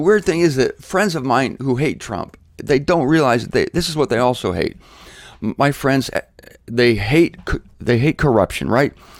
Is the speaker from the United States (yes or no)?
yes; Canton, Ohio, United States; I like my hometown of Canton, Ohio.